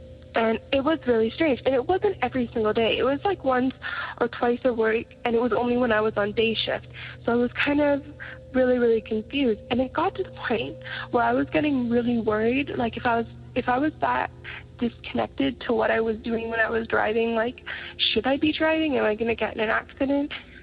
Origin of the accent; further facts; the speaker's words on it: Canada; I am from Canada